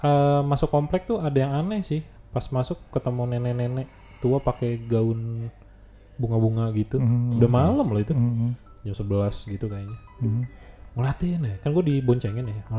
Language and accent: Indonesian; Jakarta, Indonesia; gue orang Jakarta kan.